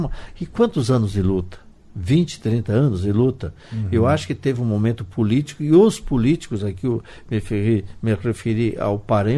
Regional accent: Brazil; Eu sou americano do Sul. Eu tenho orgulho muito grande. Eu sou brasileiro.

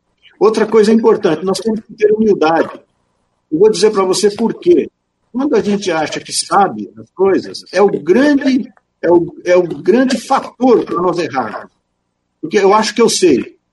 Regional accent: Engenheiro Beltrão, Paraná, Brazil; also born or lived in Nova Esperança; now in São Paulo, Brazil; Eu sou nascido em Nova Esperança, no Paraná. Eu passei minha infância em Engenheiro Beltrão, muito próximo, né? Eu também sou da Terra Roxa

